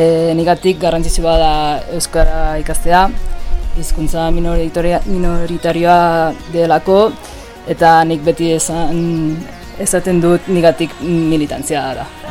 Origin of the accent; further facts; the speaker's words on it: Catalonia, Spain; Basque is a second language; eta Kataluniakoa naiz eta orain Erasoan bizi naiz. Ba, hori Erasora etorri naiz bizitzera eta euskara ikastea pentsatu dut.